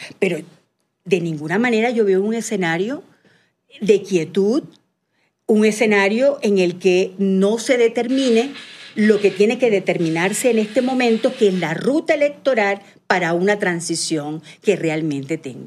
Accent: Venezuela; Y así somos los venezolanos.

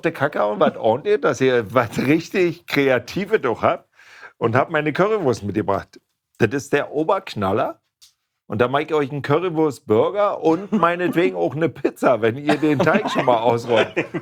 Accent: East Germany, Germany; Ich komme ja aus dem Osten.

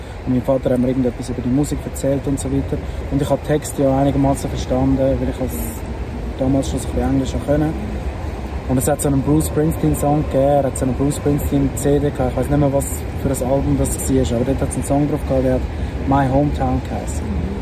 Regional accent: Rapperswil, St. Gallen, Switzerland; Ich bin Musiker und ich komme aus Rapperswil am Zürichsee. Ich habe nicht wirklich so ein emotionales Zuhause. Ich bin weder so Zürcher am Zürichsee noch St. Galler

